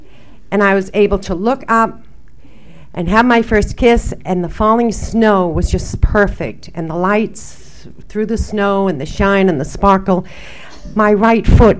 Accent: East Coast, United States; now in California, United States; I'm from the East Coast, so you see I'm in California for a reason.

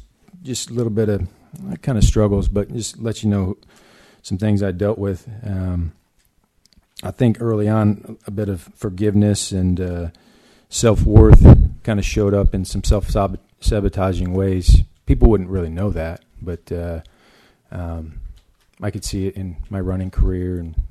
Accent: Kalamazoo, Michigan, United States; born there; So I was born in Kalamazoo, Michigan.

